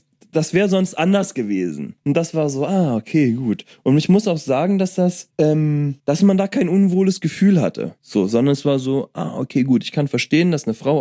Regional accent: Germany; Ich komme nicht mal aus Amerika, ich bin Deutscher.

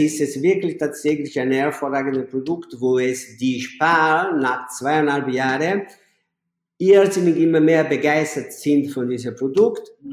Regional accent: Naples, Campania, Italy; born there; German is a second language; ich bin in Napoli geboren

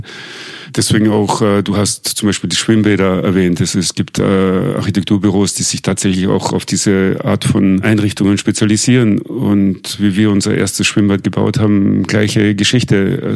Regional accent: Graz, Styria, Austria; ich habe in Graz studiert, ich bin in Graz auch aufgewachsen und wollte einmal weg aus Österreich.

